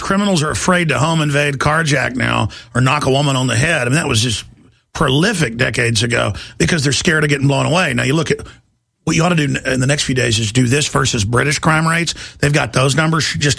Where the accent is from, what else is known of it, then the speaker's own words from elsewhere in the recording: Dallas, Texas, United States; When I was growing up in Dallas, I remember some weeks when there were like 60-something dead.